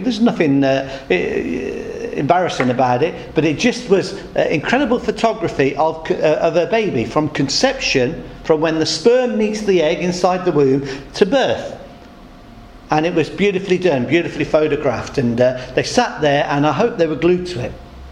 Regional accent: United Kingdom; But of course we don't do that, we're British.

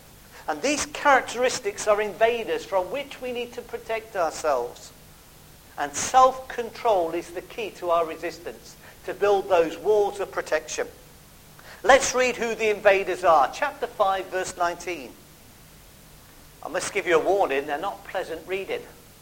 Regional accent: Midlands, United Kingdom; When I grew up in the Midlands, my uncle used to take me Crown Green bowling

